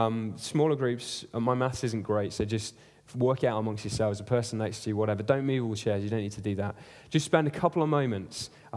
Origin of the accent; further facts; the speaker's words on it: Leeds, Yorkshire and the Humber, United Kingdom; I come from Leeds, which is in the north of England.